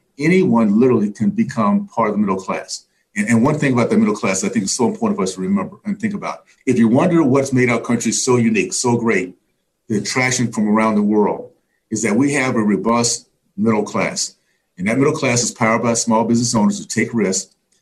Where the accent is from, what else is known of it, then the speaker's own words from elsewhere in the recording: Columbus, Ohio, United States; born there; I was born actually in Columbus, Ohio.